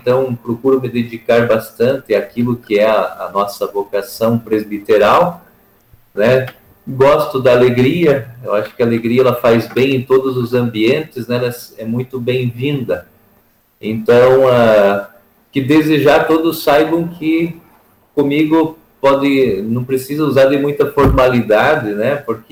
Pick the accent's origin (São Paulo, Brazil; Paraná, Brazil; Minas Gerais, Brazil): Paraná, Brazil; Rebouças; Então, eu sou natural de Rebouças, então é bem pertinho aí de União da Vitória também